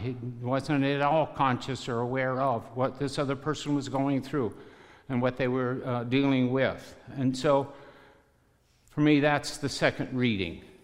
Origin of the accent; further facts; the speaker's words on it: Casselberry, Florida, United States; I'm from Castleberry, just north of Orlando